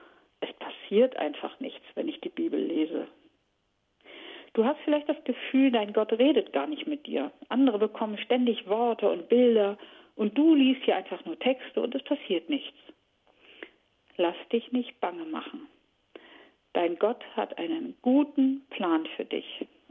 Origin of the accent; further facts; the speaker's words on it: Germany; mal mein Heimatland mehr zu erkunden. Es gibt so viele Gegenden in Deutschland, wo ich noch nie war.